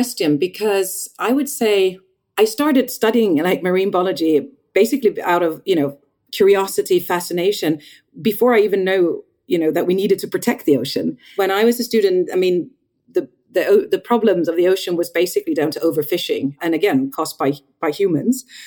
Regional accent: Sweden; I was born, I grew up in Sweden, which is, the water's pretty cold there.

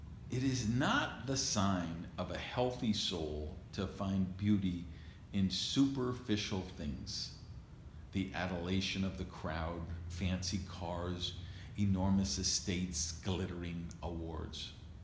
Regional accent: Madison, Wisconsin, United States; where I grew up in Madison, Wisconsin, and so many trees

